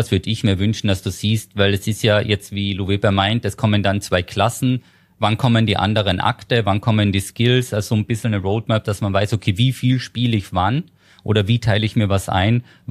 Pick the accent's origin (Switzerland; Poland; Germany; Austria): Austria; aber ich bin auch ein Österreicher, da muss nicht beliebt sein.